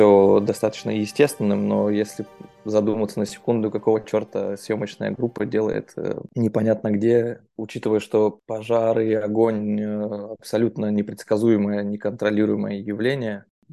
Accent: Novosibirsk, Novosibirsk Oblast, Russia; я из Новосибирска, из Сибири

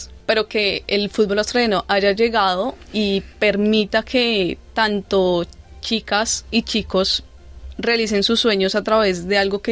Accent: Colombia; la garra que nosotros como colombianos tenemos

